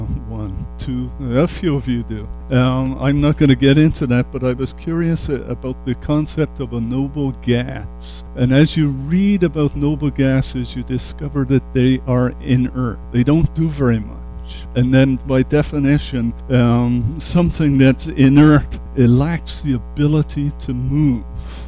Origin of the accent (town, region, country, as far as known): England, United Kingdom